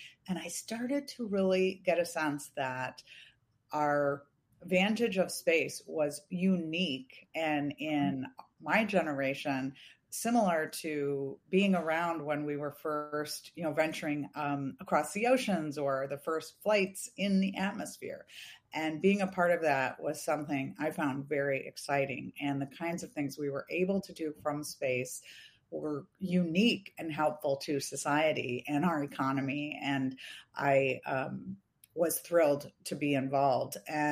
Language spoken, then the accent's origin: English; Michigan, United States; I was raised in Michigan, a small, very typical upbringing, although I had no engineers or scientists in my family.